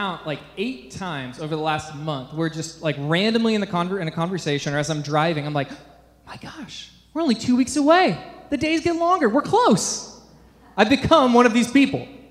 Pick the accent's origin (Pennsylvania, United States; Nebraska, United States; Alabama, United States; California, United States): Nebraska, United States; We moved here over the summer from Nebraska, from Omaha.